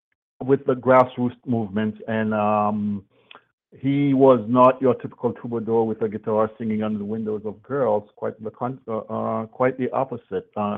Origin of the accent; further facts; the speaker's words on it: Carrefour, Ouest, Haiti; English is a second language; I personally knew Manuel growing up in Carrefour.